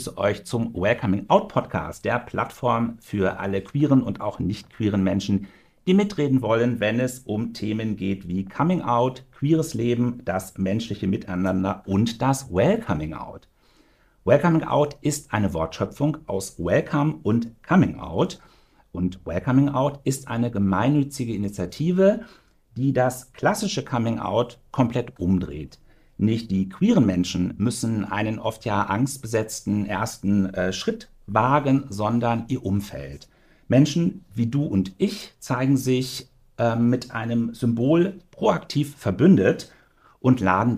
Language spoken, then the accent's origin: German; North Rhine-Westphalia, Germany; born there; Ich bin gebürtiger Sauerländer.